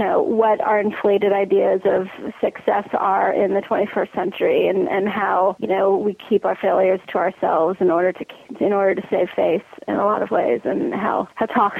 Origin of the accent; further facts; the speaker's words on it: California, United States; I mean, I grew up in the Bay Area and in Silicon Valley, and then I went to Berkeley for college